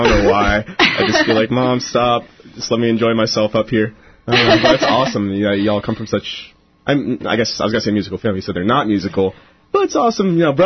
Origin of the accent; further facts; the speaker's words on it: Schertz, Texas, United States; I was a little bit northern. I'm from Shirts.